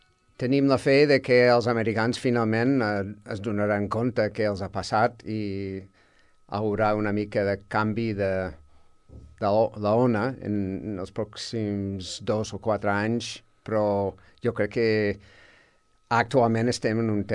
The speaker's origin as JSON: {"language": "Catalan", "region": "California", "country": "United States", "tie": "born or raised there", "also_born_or_lived": "Utah", "second_language": "Catalan", "moved": "yes"}